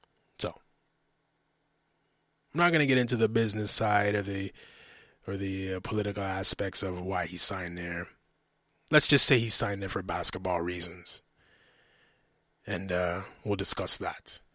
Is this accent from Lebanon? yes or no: no; Canada; And listen, I'm a Canadian. I support anything that comes out of Toronto, out of Mississauga, GTA, whatever. I'm a Canadian.